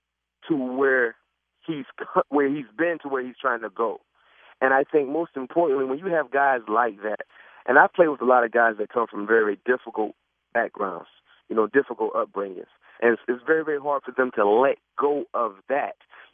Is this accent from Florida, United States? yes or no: yes; Florida, United States; we have Florida ties. We're both from the South Florida area.